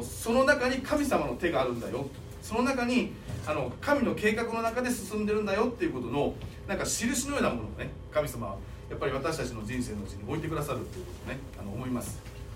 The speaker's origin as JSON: {"language": "Japanese", "region": "Mie", "country": "Japan", "said": "私は三重県のね、その出身なので、愛知県でどっちかっていうとね、地元に近い準地元なわけなんですけども、ただそうは言っても愛知県に住んだことはないので"}